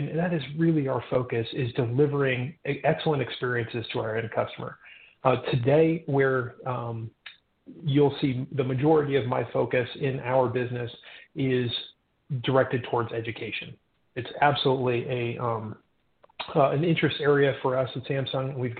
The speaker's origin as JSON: {"language": "English", "town": "San Diego", "region": "California", "country": "United States", "said": "I'm from San Diego, so I'm told that we have perfect pronunciation."}